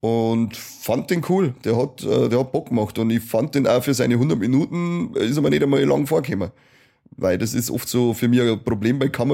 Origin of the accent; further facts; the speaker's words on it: Bavaria, Germany; Ich komme aus Oberbayern, da ist es anders.